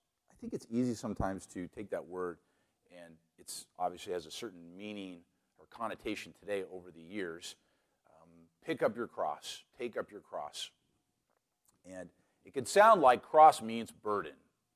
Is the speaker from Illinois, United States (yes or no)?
no; Seattle, Washington, United States; You remember, I grew up in Seattle in the 80s and 90s, so sometimes these debates are still fresh in my mind.